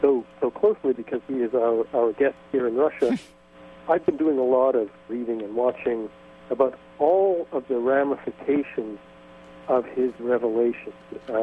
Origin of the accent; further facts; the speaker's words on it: Canada; You see, I'm not an American myself. I'm a Canadian.